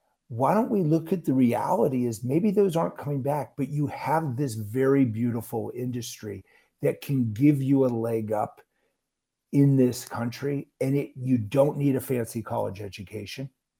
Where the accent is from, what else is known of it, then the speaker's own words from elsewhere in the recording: Arizona, United States; Look, I grew up in Arizona. 40 years ago, Barry Goldwater knew how to work with Democrats.